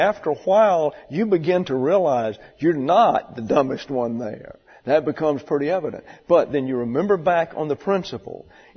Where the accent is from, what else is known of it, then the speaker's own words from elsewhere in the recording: the South, United States; I come from the South, that's a different culture.